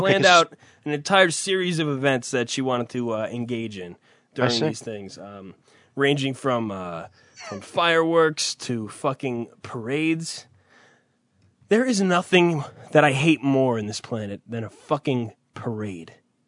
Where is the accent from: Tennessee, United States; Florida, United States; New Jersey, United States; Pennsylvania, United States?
New Jersey, United States; I say Great Adventure, not Six Flags because I'm from New Jersey, and it's just one of those things.